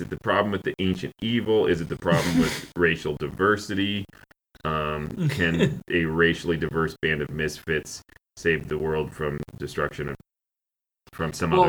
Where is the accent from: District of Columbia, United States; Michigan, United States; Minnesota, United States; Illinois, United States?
Minnesota, United States; as a Minnesotan, I could go to Hoth every time because, like, as a kid, when I saw Empire Strikes Back, it was like, I didn't ever see snow almost ever in a movie.